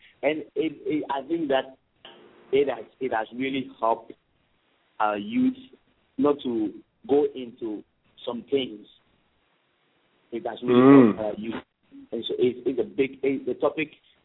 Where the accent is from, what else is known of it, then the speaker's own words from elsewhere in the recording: Ghana; And so I'm speaking from the Ghanaian perspective. We we here, we have the advantage.